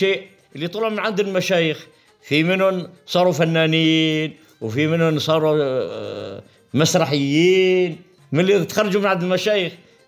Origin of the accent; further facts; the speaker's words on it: Binnish, Idlib Governorate, Syria; يا أخي، نحن كان علاقتنا بالأساس، نحن بنش كنا تابعين من الأساس، من 60